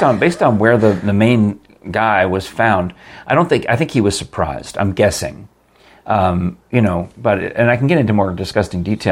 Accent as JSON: {"language": "English", "region": "New York", "country": "United States", "tie": "born or raised there", "said": "because I grew up in New York. And I watched the New York Mets games, or listened to the New York Mets games."}